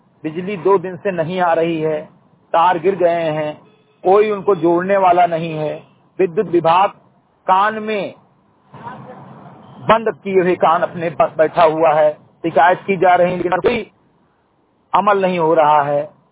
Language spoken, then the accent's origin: Hindi; Simri Gatai, Uttar Pradesh, India; ग्राम सभा सिमरी गटई विकास खंड जनपद बहराइच का मूल निवासी हूं